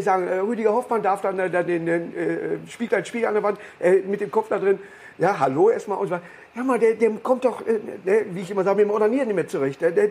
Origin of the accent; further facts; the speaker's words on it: Duisburg, North Rhine-Westphalia, Germany; Ich komme aus Duisburg-Düsseldorf.